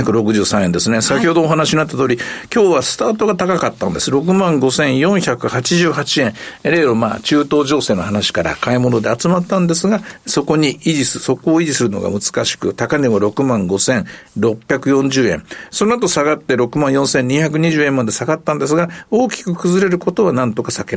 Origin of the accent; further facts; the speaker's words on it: Osaka, Japan; 私は大阪出身ですけど